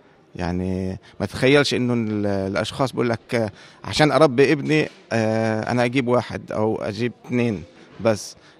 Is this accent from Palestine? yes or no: yes; West Bank, Palestine; مش بس القدس وبيت لحم اللي انا جاي تقريبا منهم